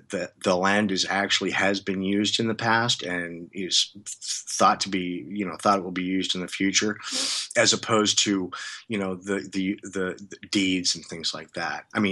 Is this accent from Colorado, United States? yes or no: yes; Colorado, United States; Before I went, and I'm from Northern Colorado. My dad was a civil engineer at Colorado State University